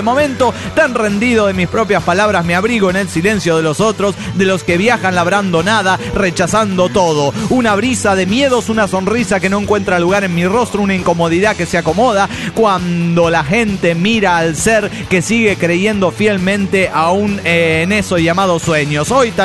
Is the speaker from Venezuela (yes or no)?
yes; Valencia, Carabobo, Venezuela; de Valencia, Venezuela.